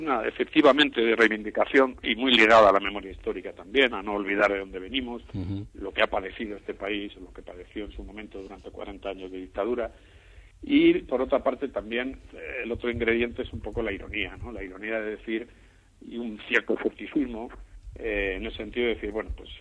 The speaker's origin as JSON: {"language": "Spanish", "town": "Madrid", "region": "Community of Madrid", "country": "Spain", "tie": "born or raised there", "said": "Yo recuerdo de pequeño en Madrid que todavía existía, es decir, en las ferias que había en mi barrio, yo soy del barrio de Tetuán"}